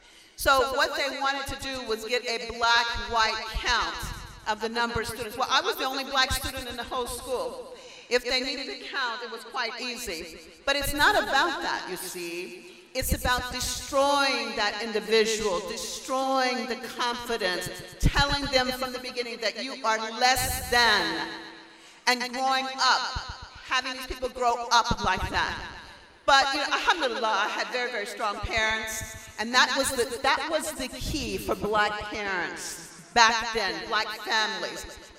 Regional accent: Louisiana, United States; I'm from Louisiana, and my first year, my very first year of school, it was still, I was in an all-black school.

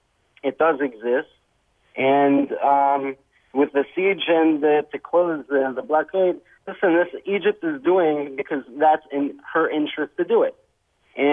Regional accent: Israel; I'm an American Jew that grew up in Israel.

